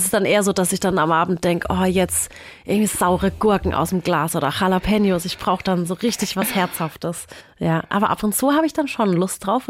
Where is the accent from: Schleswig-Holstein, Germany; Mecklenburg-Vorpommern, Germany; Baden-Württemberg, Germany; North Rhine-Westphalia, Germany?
Baden-Württemberg, Germany; Waghäusel; accent: Badisch; ich schwätze richtig badisch. Okay. Also ich bin schon waschechte Waghäuslerin.